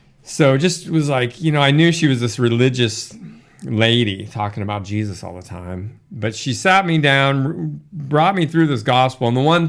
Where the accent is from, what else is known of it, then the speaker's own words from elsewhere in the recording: Anchorage, Alaska, United States; So I was born in Alaska, in Anchorage, Alaska, and raised there, but it was because of the oil industry.